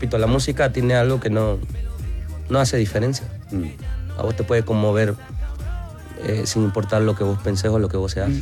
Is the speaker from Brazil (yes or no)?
no; Bolivia; En mi país existe una distancia cultural entre Collas y Camba.